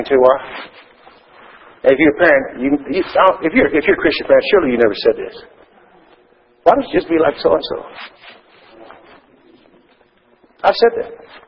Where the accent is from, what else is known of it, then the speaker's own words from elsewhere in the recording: Texas, United States; because where we grew up in Texas, you know, we grew up